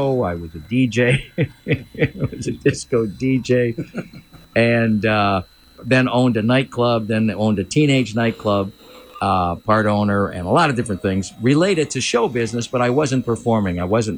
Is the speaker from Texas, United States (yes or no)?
no; Michigan, United States; I grew up in Michigan. It's cold there.